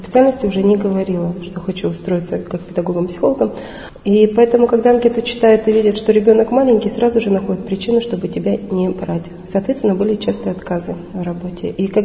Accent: Kazakhstan; moved away; Я приехала сюда, приехала из Казахстана.

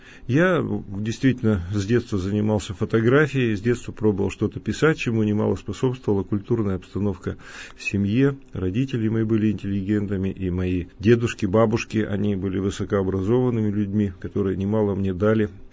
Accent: Yekaterinburg, Sverdlovsk Oblast, Russia; Я коренной свердловчанин. Я родился и вырос в этом городе, очень им горжусь

